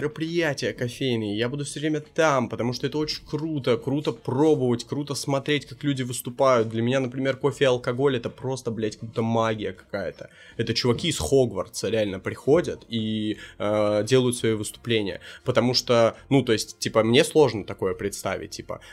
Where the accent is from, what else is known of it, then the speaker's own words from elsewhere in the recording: Smolensk, Smolensk Oblast, Russia; Ну, типа, я чувак из Смоленска